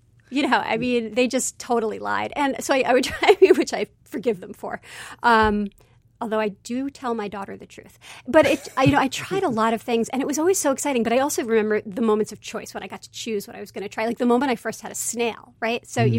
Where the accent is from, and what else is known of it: Brooklyn, New York, United States; born or raised there